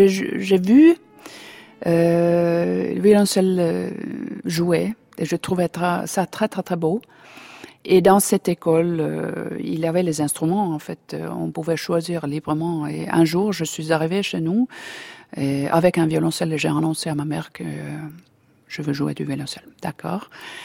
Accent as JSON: {"language": "French", "town": "Helsinki", "region": "Uusimaa", "country": "Finland", "said": "finlandaise. Je suis née à Helsinki il y a 50 ans et je suis chef d'orchestre."}